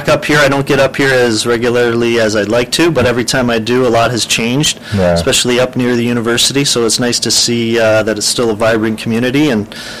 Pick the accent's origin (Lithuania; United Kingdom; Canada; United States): Canada; Welland, Ontario; also born or lived in Fort Erie; I grew up in Welland, Ontario. Mm-hmm. I was born in Fort Erie, grew up in Welland, Ontario for most of my life.